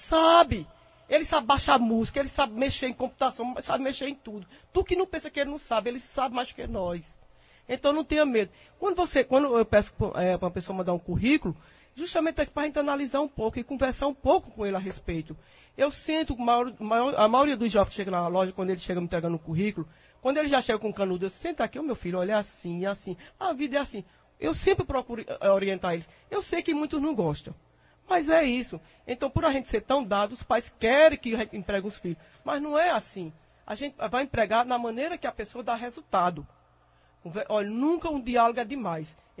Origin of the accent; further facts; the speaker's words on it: Tabira, Pernambuco, Brazil; Recordo-me quando eu era lá em Tabira, que eu sou de Tabira